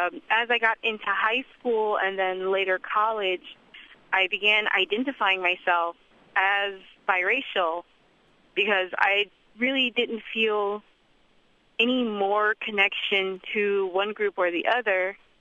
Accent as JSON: {"language": "English", "town": "Detroit", "region": "Michigan", "country": "United States", "tie": "born or raised there", "said": "And that's just because of how and where I was raised. I was raised in Detroit and I was raised around blacks."}